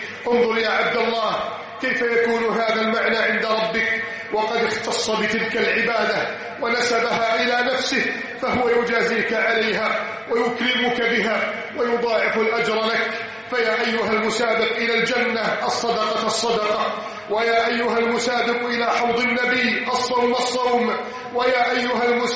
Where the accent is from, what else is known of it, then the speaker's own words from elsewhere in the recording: Egypt; واجعل بلدنا مصر آمنا مطمئنا